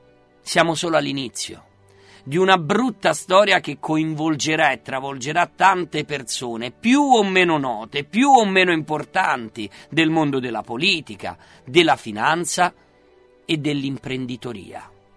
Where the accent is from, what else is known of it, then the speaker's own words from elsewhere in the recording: Rome, Lazio, Italy; Intanto, da romani, prendiamo atto che la nostra amata mamma Roma sprofonda